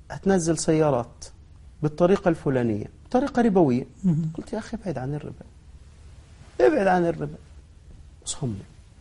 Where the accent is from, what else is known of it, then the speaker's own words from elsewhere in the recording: Egypt; هناك من مات ميتة يمكن يتذكرها أغلب من في المحافظة عندنا في مصر